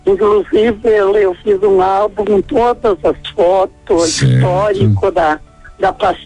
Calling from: Nonoai, Rio Grande do Sul, Brazil; Eu falo do Rio Grande do Sul, uma cidade chamada Nonoai.

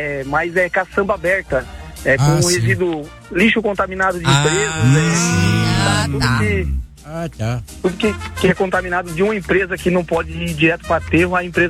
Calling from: Sorocaba, São Paulo, Brazil; Eu agora, exatamente, eu tô em Sorocaba, que eu sou motorista de caminhão, moro em Santa Isabel, São Paulo, interior.

